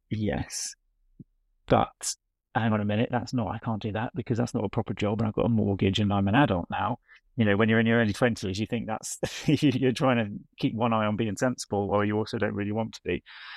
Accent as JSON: {"language": "English", "country": "United Kingdom", "said": "But as a British skier, it's a little challenging because you're skiing against more or less every other nation that has a load of snow and mountains, and we don't really have that."}